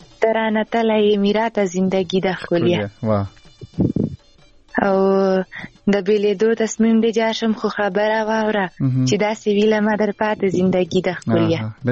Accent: Khyber Pakhtunkhwa, Pakistan; زه خپیرې له وزیرستان یم

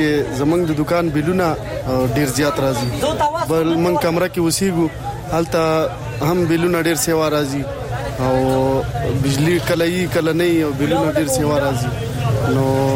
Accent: Dir, Khyber Pakhtunkhwa, Pakistan; زه خو د دیر یم او

